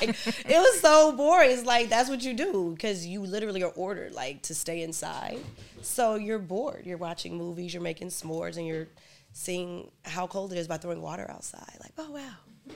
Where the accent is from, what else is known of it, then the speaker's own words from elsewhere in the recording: Chicago, Illinois, United States; Especially, I'm from Chicago, so, you know, like